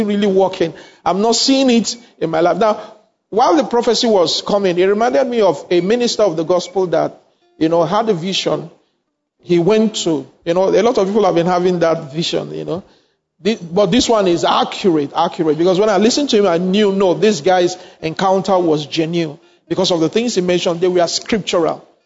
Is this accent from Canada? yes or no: no; Nigeria; I said, I'm not your pastor. I am from Nigeria. You are in Austria. You are in Poland.